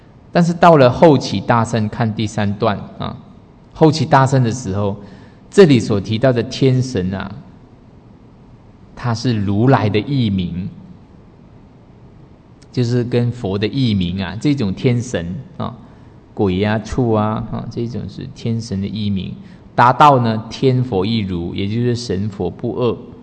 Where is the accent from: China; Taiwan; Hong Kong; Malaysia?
Taiwan; 火祭就是火供，我们台湾好像最近有人在做哈，火供。